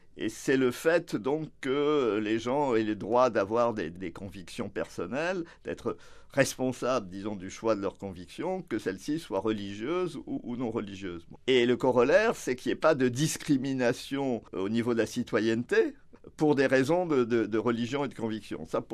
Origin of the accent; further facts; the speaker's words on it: Nouvelle-Aquitaine, France; Je suis originaire du Limousin